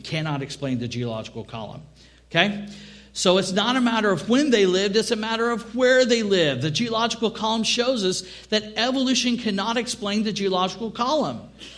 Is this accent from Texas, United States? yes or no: yes; Texas, United States; I mean, I'm from Texas.